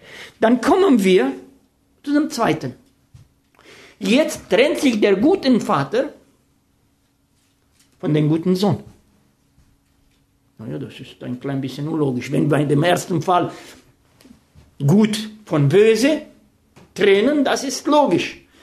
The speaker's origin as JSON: {"language": "German", "country": "Romania", "first_language": "Romanian", "second_language": "German", "moved": "yes", "said": "Und ich bin Rumäne, meine Frau ist eine Deutsche. Und ich wollte, als ich geheiratet habe, habe ich gesagt, ich muss Sächsisch und Deutsch lernen. Und so habe ich mit meinen Kindern nicht Rumänisch gesprochen."}